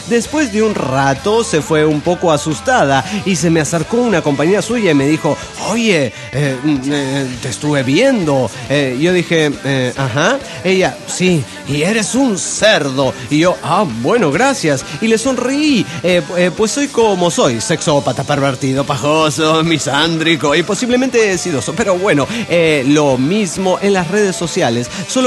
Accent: El Salvador; mucho terremoto en El Salvador, hay que salir de chinga y yo en pelotas.

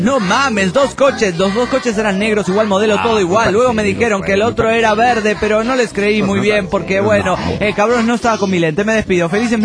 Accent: San Pedro Sula, Cortés, Honduras; born there; Yo me voy a Honduras a casarme, que es mi tierra natal, la tierra que me vio nacer. Y para que no digan que yo no molesto parejo, la ceremonia no será en mi ciudad natal, en San Pedro Sula

